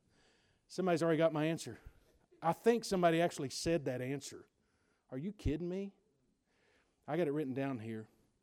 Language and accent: English; Virginia, United States; Not only am I from Virginia, but I'm from Southwest Virginia.